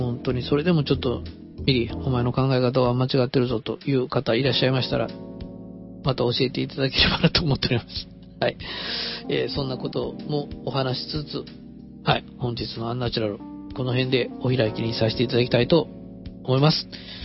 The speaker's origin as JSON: {"language": "Japanese", "region": "Kansai", "country": "Japan", "accent": "Kansai dialect", "said": "ちょっと関西弁が出てしまいましたけど"}